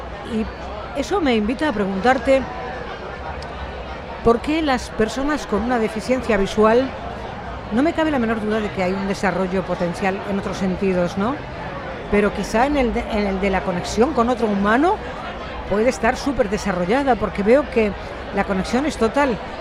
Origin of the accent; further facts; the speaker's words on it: Andalusia, Spain; Sí, yo también.